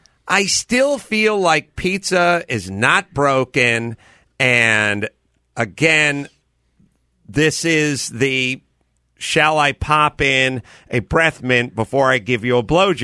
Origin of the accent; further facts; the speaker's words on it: North Hollywood, California, United States; It's a perfect example of you grow up in a world where Utter Bomb exists. I grew up in North Hollywood. Utter Bomb utterly does not exist.